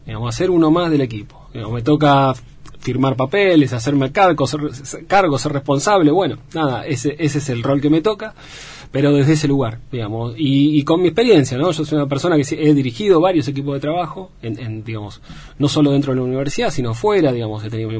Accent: Buenos Aires, Argentina; moved away; soy porteño también en recuperación

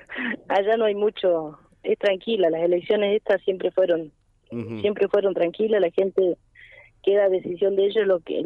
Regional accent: Laguna Blanca, Argentina; born there; yo soy criada, nacida ahí en Laguna Blanca.

